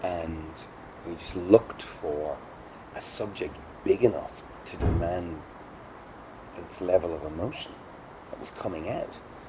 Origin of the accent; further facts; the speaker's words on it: Ireland; I mean, look, I'm a grown-up. I'm an Irish male.